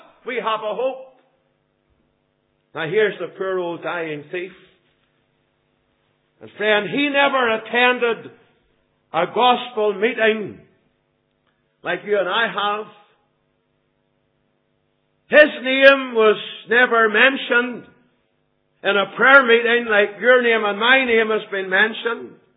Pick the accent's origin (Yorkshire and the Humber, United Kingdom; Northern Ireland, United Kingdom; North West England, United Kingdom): Northern Ireland, United Kingdom; I was brought up in Donegal Road Methodist Church in the 38th Boys Brigade Company.